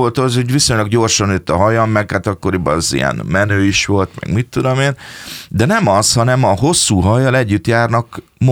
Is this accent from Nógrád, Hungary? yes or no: no; Sarkad, Békés, Hungary; és ugye Sarkadról származom